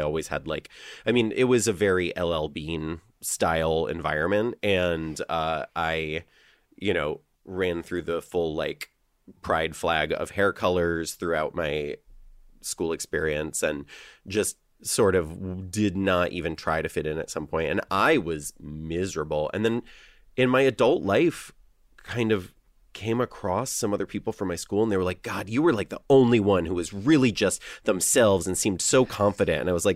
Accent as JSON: {"language": "English", "town": "Litchfield", "region": "Connecticut", "country": "United States", "tie": "born or raised there", "said": "I grew up in Litchfield, but, like, right on the Litchfield-Torrington border."}